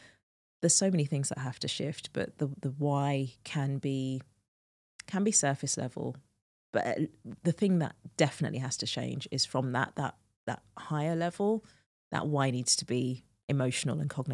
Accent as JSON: {"language": "English", "town": "Birmingham", "region": "West Midlands", "country": "United Kingdom", "said": "I'm black girl from Birmingham. This is the box that I've been put in. I'm British. I'm of Jamaican heritage. I'm of Caribbean heritage."}